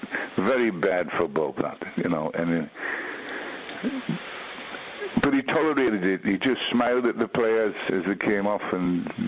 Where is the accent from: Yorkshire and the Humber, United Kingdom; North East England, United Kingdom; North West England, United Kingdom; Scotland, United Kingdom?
North East England, United Kingdom; We're both Geordie lads